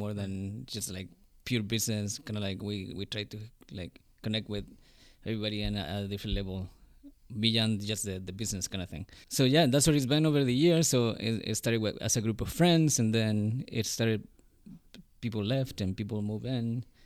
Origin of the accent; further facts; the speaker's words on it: Chile; we're about the same age. He's from Mexico, I'm from Chile. And so we sort of like lived in the same like cultural environment.